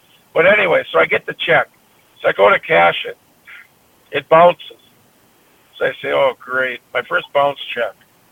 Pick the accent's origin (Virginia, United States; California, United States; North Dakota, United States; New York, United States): North Dakota, United States; Grand Forks; basically I grew up right around Grand Forks, North Dakota, East Grand Forks, Minnesota. So I said, I'm from the state, basically.